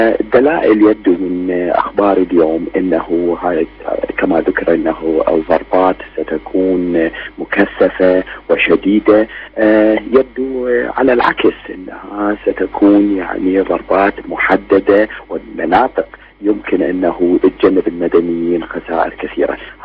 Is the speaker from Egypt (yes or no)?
no; Iraq; والله احنا يعني كعراقيين يعني شعورنا دائما كان ولا زال هو انه العراق يبقى موحدا